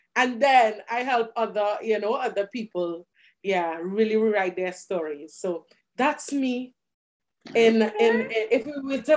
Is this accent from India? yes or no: no; Trinidad & Tobago; I'm an island girl. So I'm from Trinidad and Tobago.